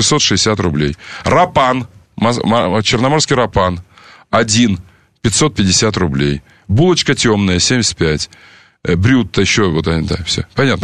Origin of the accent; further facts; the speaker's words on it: Crimea, Ukraine; Я при этом, послушайте, я крымчанин. Можно я буду говорить о Крыме как крымчанин?